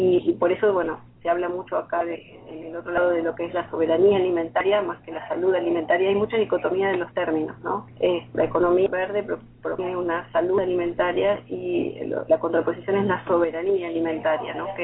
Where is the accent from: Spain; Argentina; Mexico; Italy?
Argentina; entonces somos argentinos, hay muy pocos